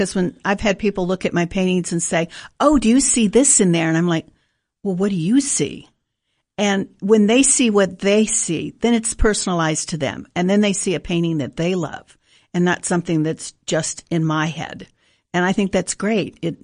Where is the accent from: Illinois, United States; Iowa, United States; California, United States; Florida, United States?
Florida, United States; I grew up in Florida around the John Ringling Museum and the Ringling School of Art, so art's always been a part of my life.